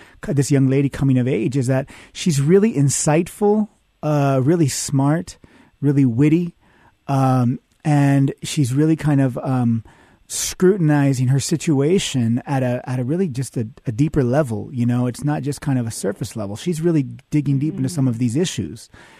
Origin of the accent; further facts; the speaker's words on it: California, United States; because I grew up in the communities I grew up in Central California. They were predominantly migrant farm working communities.